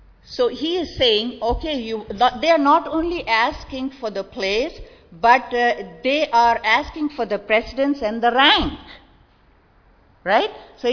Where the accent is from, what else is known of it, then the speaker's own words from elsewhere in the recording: India; I, as an Indian, I all the time hear the news, because we are two nations, neighbors.